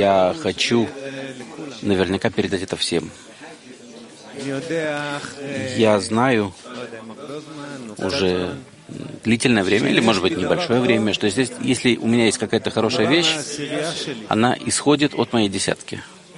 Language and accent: Russian; Petah Tikva, Central District, Israel; Я из Петахтиквы. … из Петахтиквы.